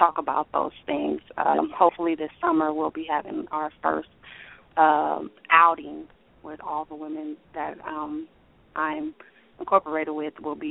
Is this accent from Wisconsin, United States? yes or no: no; Omaha, Nebraska, United States; now in Fort Worth, United States; I live in the Fort Worth Metroplex. I am from Omaha, Nebraska. I've been living in Texas for about 2 years.